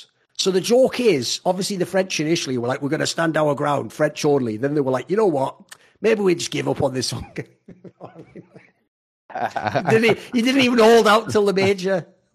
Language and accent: English; England, United Kingdom; Spoiler, I'm English.